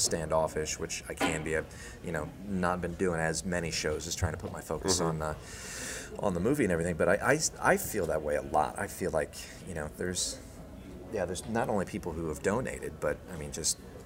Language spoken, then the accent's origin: English; Riverside, California, United States; certain jokes on, you know, where I grew up in Riverside, dating, you know, drinking.